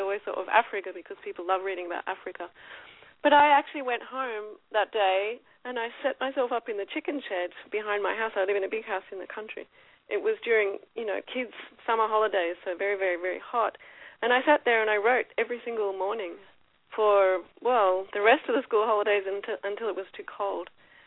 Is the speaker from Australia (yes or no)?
yes; Sydney, New South Wales, Australia; moved away; also born or lived in Paris; I'm Australian. I was born in Sydney, grew up in Sydney, and left very early because I was very restless and I was in love with Paris. So I lived in Paris for quite a while.